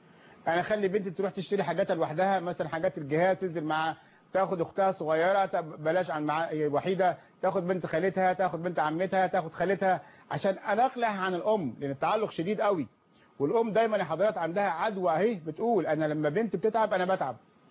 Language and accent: Arabic; Egypt; انا مصري بشتغل في السعوديه